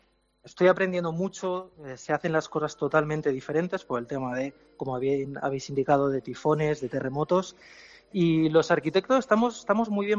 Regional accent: Castellón de la Plana, Valencian Community, Spain; now in Japan; yo soy de Castellón y la gota fría en Castellón he pasado más miedo que tifones en Japón

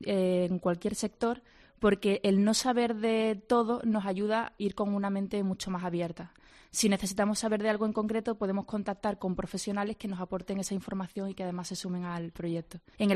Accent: Andalusia, Spain; estoy muy orgullosa de ser andaluza.

